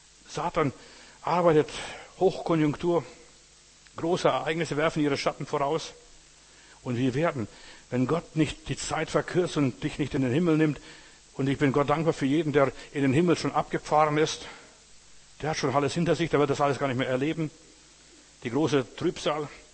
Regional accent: Berlin, Germany; erzähle so als Berliner, was alles los ist

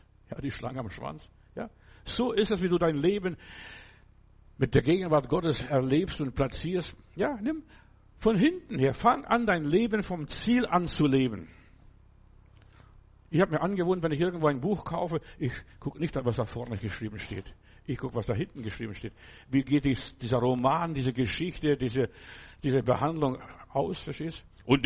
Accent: Lithuania; Bei uns zu Hause in Litauen, wir haben nicht so Sprudel gehabt, was weiß ich, das ganze Zeug, was man heute hier trinkt.

